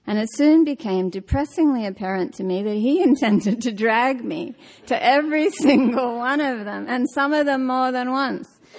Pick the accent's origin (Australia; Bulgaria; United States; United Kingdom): Australia; all the books I read at that period growing up in Australia were from somewhere else